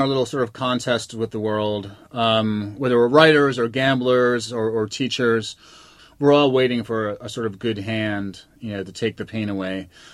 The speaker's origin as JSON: {"language": "English", "region": "New York", "country": "United States", "said": "the first time I went, you know, I was from New York, kind of snobby"}